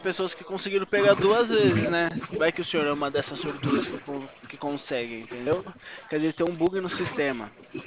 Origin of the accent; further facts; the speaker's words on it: Atibaia, São Paulo, Brazil; Não sou da do Rio, sou daqui da cidade de Atibaia, no interior de São Paulo.